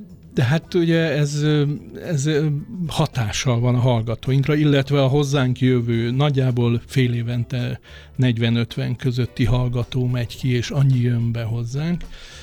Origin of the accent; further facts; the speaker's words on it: Transylvania, Romania; Én Erdélyben születtem, tehát ott nőttem fel